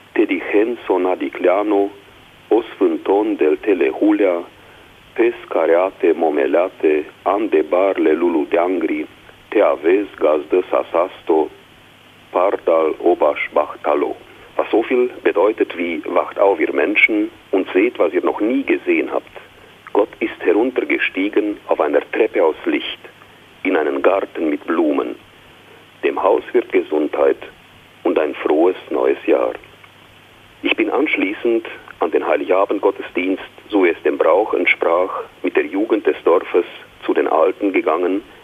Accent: Leschkirch, Sibiu County, Romania; moved away; Mein Heimatdorf neben Hermannstadt hatte sich fast ganz geleert. Mein letztes Weihnachtsfest habe ich dort in Leschkiri im Jahr 1990, damals noch mit meiner Familie, mit meinen Eltern, in meinem Heimatdorf gefeiert, nachher nie wieder.

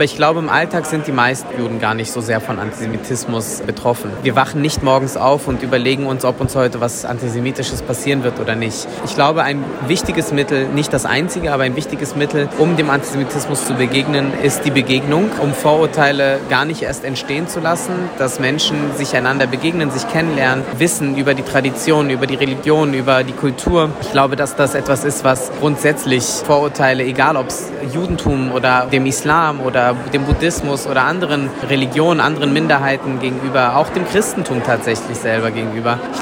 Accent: Berlin, Germany; Also zum einen als Berliner, Berlin ist natürlich eine wunderschöne Stadt

